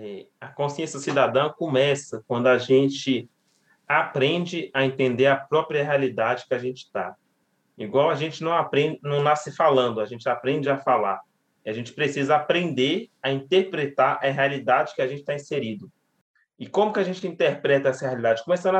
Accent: Montes Claros, Minas Gerais, Brazil; also born or lived in Belo Horizonte; eu sou de Montes Claros, nasci e cresci até os 18 anos lá. Aos 18 anos eu venho para Belo Horizonte

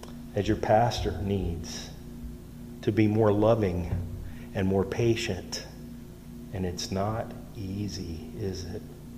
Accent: the South, United States; accent: southern; Sometimes my southern accent comes out.

